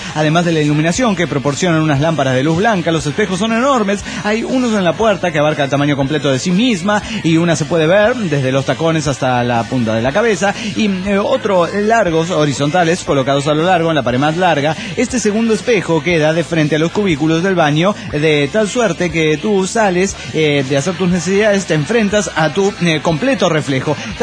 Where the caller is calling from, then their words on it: Cuernavaca, Morelos, Mexico; de Cuernavaca, Morelos, México.